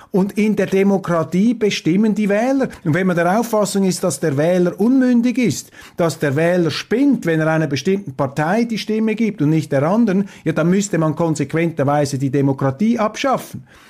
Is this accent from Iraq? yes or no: no; Switzerland; Als Schweizer sind wir da etwas in Sicherheit, in relativer Sicherheit